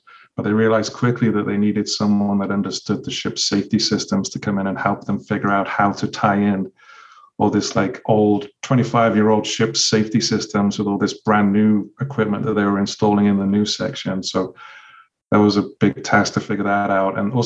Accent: England, United Kingdom; So yeah, like you said, I grew up in England in the United Kingdom.

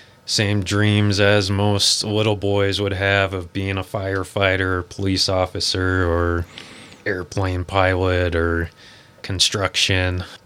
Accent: Port Townsend, Washington, United States; Born and raised in Port Townsend.

